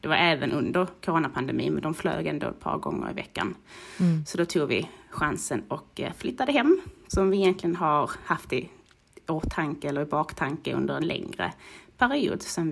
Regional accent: Malmö, Skåne, Sweden; born there; also born or lived in Dubai; Vi bor i Malmö där jag är född.

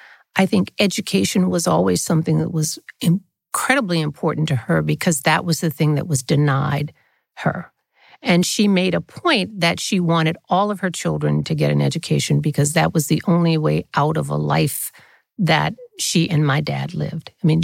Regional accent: Mobile, Alabama, United States; Well, Mobile, I grew up on the tail end of segregation, so things had just broken down.

